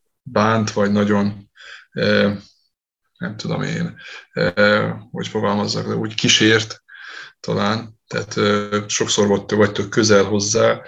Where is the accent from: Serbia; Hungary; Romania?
Serbia; Vojvodina; mi 13% vagyunk az utolsó népszámlálás alapján itt Vajdaságban.